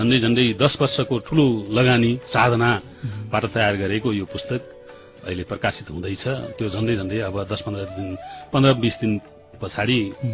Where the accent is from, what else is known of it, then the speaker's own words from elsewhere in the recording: Krishna Gandaki, Gandaki Province, Nepal; born there; त्यही कृष्ण गण्डकी गाविसको वडा नम्बर 2 2015 साल असार 14 गते म जन्मिएको हुँ। म एउटा ब्राह्मण परिवारमा पठित, एउटा पण्डित ब्राह्मण परिवारमा जन्मिएको हुँ